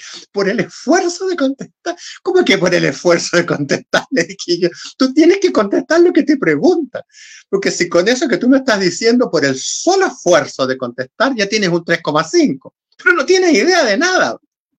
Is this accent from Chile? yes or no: yes; Chile; yo cuando nací no había televisión en Chile. Es decir, yo conocí la televisión a los 16 años